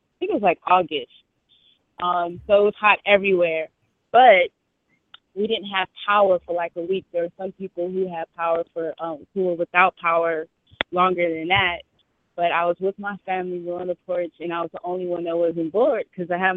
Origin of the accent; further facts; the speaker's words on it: San Francisco, California, United States; I'm originally from San Francisco.